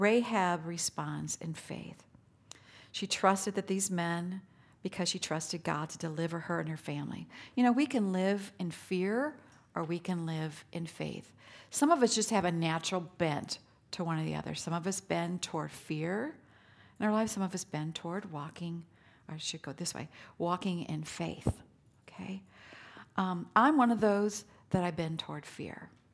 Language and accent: English; Missouri, United States; I grew up near the Missouri and the Mississippi rivers, and those are big, wide rivers, especially the Missouri where we're at.